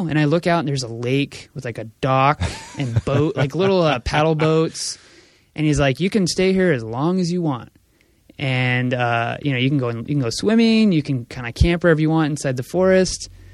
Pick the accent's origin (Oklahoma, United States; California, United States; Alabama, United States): California, United States; Like, hey, we're from California. We're touring New York.